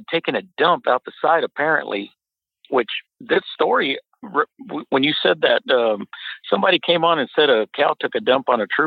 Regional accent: Texas, United States; I'm from the Odessa Midland area, and we have a friendly rivalry. It's oil country.

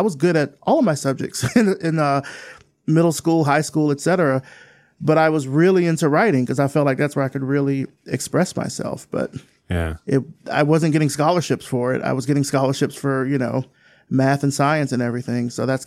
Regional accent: Selma, Alabama, United States; I'm from Selma, Alabama.

